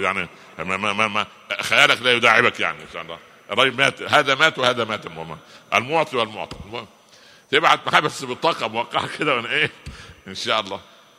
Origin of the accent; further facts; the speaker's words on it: Egypt; وجاء قرار عندنا في مصر زي مجالس البلدية